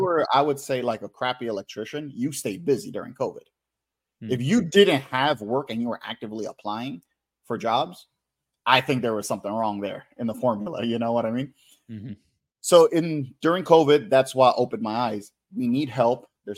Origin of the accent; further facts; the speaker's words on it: Queens, New York, United States; now in Connecticut, United States; So born and raised in Queens, that's where everything started. But currently right now in Connecticut